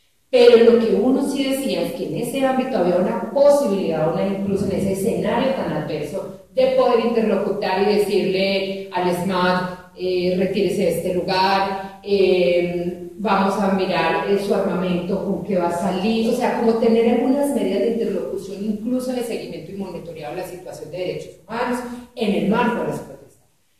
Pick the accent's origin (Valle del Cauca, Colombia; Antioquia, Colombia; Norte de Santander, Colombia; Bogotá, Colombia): Antioquia, Colombia; Medellín; no gana el uribismo en Medellín, de donde yo vengo